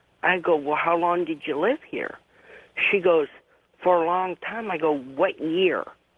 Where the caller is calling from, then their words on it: Peoria, Illinois, United States; I'm calling from Peoria, Illinois.